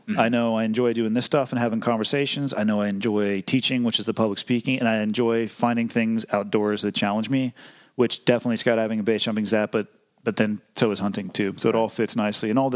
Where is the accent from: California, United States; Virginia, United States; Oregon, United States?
California, United States; Santa Cruz; I mean, I was born and raised in Santa Cruz.